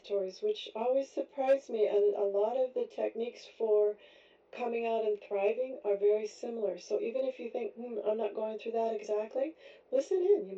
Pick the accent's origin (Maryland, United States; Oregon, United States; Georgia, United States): Oregon, United States; I'm from Oregon, and most people, sometimes people don't even know where Oregon is. It's above California.